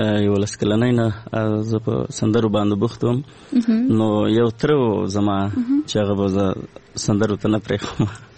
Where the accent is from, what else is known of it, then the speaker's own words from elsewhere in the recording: Paktia, Afghanistan; زه د لوی پکتیا یم او د سید کرم ولسوالی کلمو کوسیندې